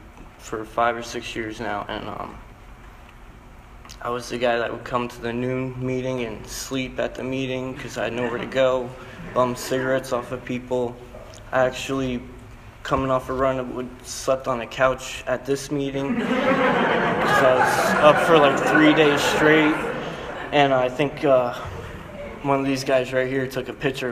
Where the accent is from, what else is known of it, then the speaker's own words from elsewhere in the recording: Florida, United States; also born or lived in New Jersey; Well, I was born in Jersey. I moved down to Florida when I was in second grade, and during school, I played sports.